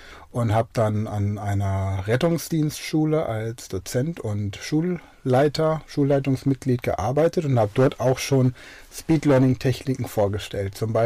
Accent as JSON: {"language": "German", "town": "Wörth am Rhein", "region": "Rhineland-Palatinate", "country": "Germany", "tie": "born or raised there", "said": "In Wörth am Rhein. Also ein kleiner Ort. Ne? Also hat alles, was man braucht. Ein super schönes Schwimmbad im Badepark kann ich an der Stelle nur empfehlen. Gute Infrastruktur. Da war ich auf dem Europagymnasium."}